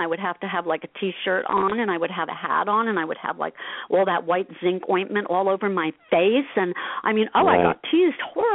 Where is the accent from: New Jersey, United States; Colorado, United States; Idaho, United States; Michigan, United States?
New Jersey, United States; Asbury Park; also born or lived in Elmhurst; And I went to parochial school in Asbury Park. I grew up in Asbury and also in Elmhurst later years.